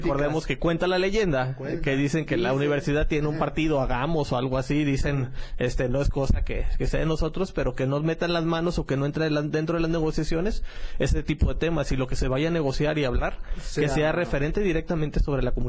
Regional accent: Guadalajara, Jalisco, Mexico; somos jaliscienses, somos tapatíos.

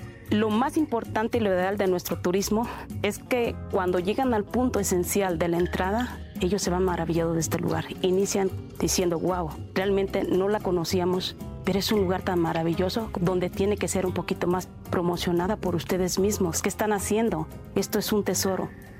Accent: Mexico; Soy nativa de aquí

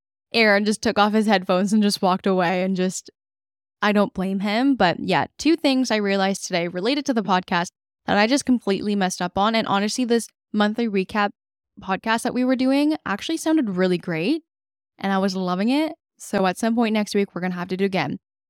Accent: South Korea; moved away; Like growing up in Korea, I don't even know what would really be considered fast food.

